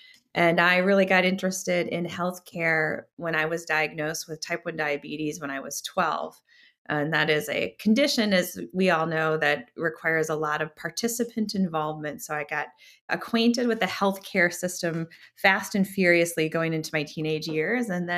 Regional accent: Minnesota, United States; So growing up in Minnesota, I actually ended up going to college at Holy Cross in Worcester, Massachusetts.

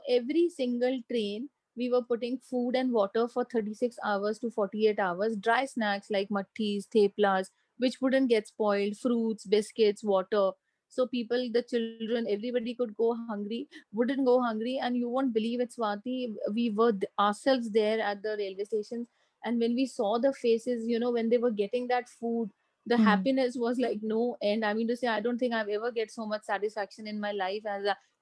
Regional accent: Chandigarh, India; I'm actually from Chandigarh

